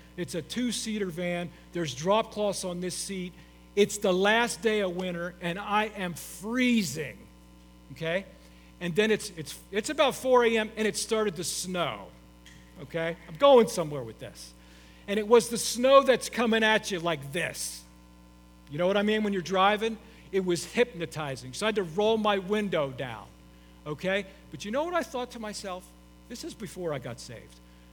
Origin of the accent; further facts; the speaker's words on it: Orlando, Florida, United States; moved away as an adult; So I moved up here from Florida, from the Orlando area, which is where that picture was from, in November of 1988, okay? I'm a Florida boy. I lived there since I was 7 years old.